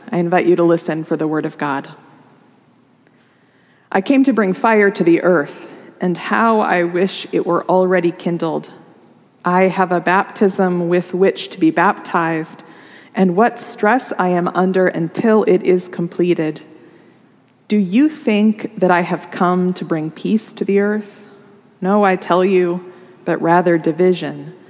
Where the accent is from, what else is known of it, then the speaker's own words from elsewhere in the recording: Nebraska, United States; now in California, United States; I grew up in Nebraska going to the Rocky Mountains, which are beautiful and dramatic, but just a little bit gentler. Our Sierras here in California require that you go up and down and up and down.